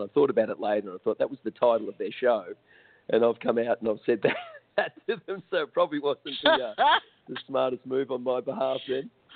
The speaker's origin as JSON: {"language": "English", "country": "Australia", "said": "I think sometimes, as an Australian, we tend to be a little bit more laid back"}